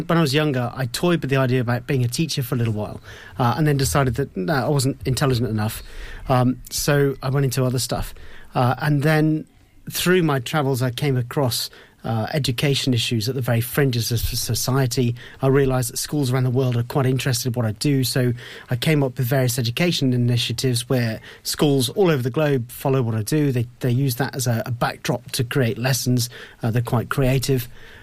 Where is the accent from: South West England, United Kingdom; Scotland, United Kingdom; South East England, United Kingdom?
South West England, United Kingdom; I lived in Devon. I grew up in Devon